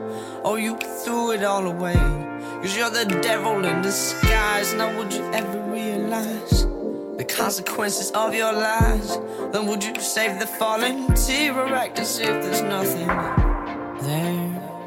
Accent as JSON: {"language": "Swedish", "town": "Stockholm", "region": "Stockholm County", "country": "Sweden", "lives_now": "Örnsköldsvik, Sweden", "said": "Vi kommer ju från Sveriges största stad med mycket stress och press."}